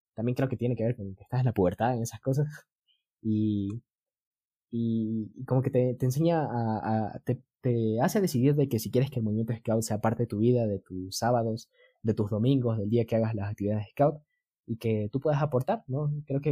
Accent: Quito, Pichincha, Ecuador; now in Tena, Ecuador; ahorita estoy estudiando ingeniería en biotecnología y tuve que moverme de ciudad. Ahorita estoy estudiando en una ciudad en la Amazonía que se llama Tena y mi ciudad natal siempre ha sido Quito, a pesar de que también me he estado moviendo siempre a la costa

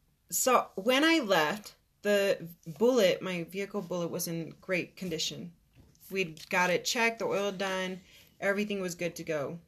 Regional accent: Arizona, United States; And I don't know how to drive in snow. I'm from Arizona, so 16 years. I don't know how to drive in snow.

